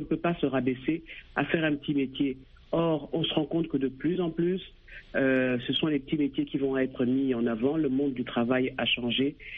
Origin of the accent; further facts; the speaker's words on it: Gabon; also born or lived in France; j'ai commencé mes études en France, ensuite au Gabon, qui est mon pays d'origine. J'ai fait ma terminale là-bas